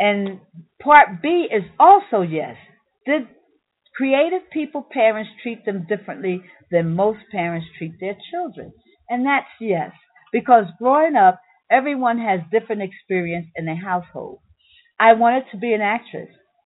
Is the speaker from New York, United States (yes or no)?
yes; New York City, New York, United States; in me growing up in Harlem. As a child, I suffered with asthma.